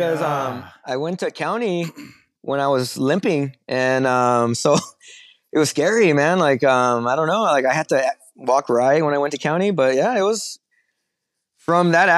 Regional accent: Pico Rivera, California, United States; No, I'm from East LA. There's a small city called Pico Rivera.

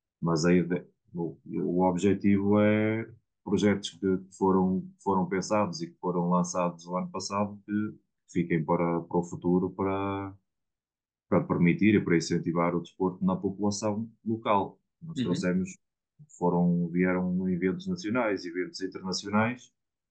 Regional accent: Barroselas, Viana do Castelo, Portugal; Eu também já vivi em Viana, fui criado em Barroselas e neste momento vivo em Barroselas.

